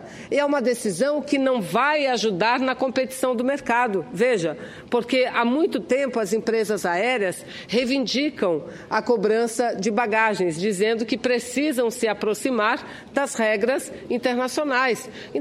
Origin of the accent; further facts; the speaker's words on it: Amazonas, Brazil; Então veja que concorrência é essa lá no meu estado, por exemplo, saindo da capital Manaus